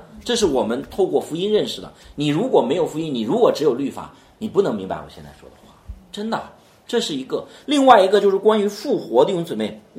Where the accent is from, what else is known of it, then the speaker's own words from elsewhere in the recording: China; 因为我是个中国人，是吧？我是个中国人。